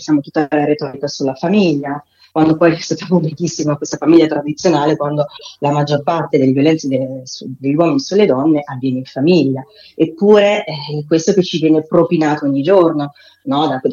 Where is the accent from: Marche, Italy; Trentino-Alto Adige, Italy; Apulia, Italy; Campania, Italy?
Marche, Italy; io poi sono marchigiana, e la mia regione è da diversi anni ormai scivolata a destra